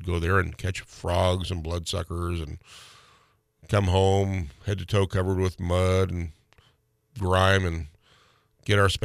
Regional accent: Alaska, United States; And I grew up in Westgate, and you know, you get on your snow machine and you get on the river there off of Riverview and Taku, and you'd come uptown

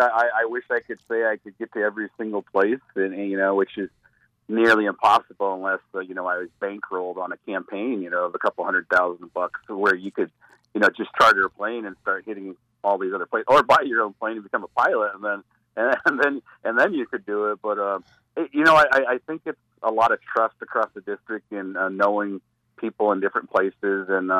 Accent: Northway, Alaska, United States; I grew up in Northway.

